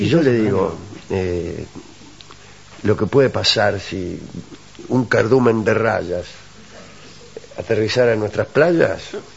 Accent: Uruguay; Soy uruguayo, yo soy el del Uruguay.

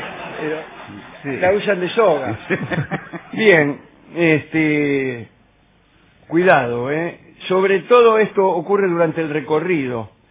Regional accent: Argentina; Más que venimos de la Argentina.

